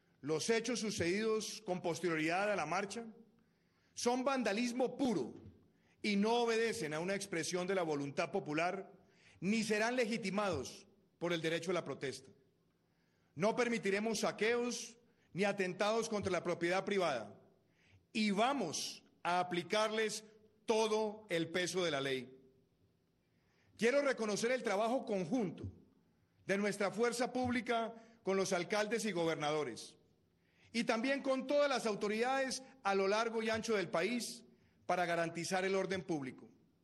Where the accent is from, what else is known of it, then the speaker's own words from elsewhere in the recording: Colombia; como somos todos los colombianos